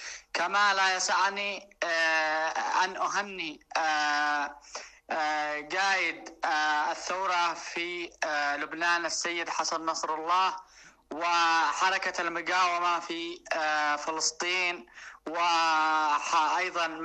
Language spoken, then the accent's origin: Arabic; Yemen; نحن كشعب يمني نقول لا لأمريكا